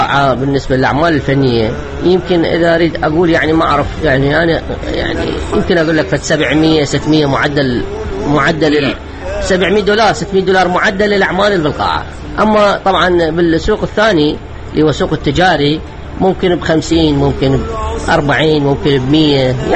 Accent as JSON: {"language": "Arabic", "town": "Baghdad", "region": "Baghdad Governorate", "country": "Iraq", "said": "يعني طبعا الارسال عندنا ببغداد سهل"}